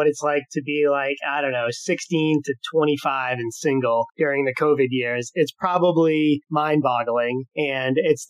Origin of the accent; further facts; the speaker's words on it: New England, United States; You know, obviously we're from New England.